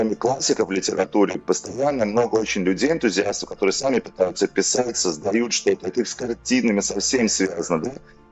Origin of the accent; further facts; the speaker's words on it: Latvia; вот так как я сам из Латвии